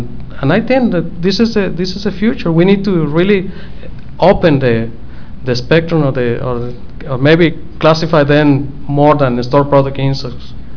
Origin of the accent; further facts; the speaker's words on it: Mexico; And I'm from Mexico